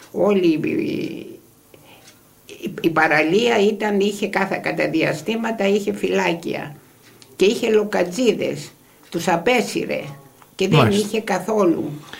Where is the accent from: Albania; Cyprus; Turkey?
Cyprus; now in Kozani, Greece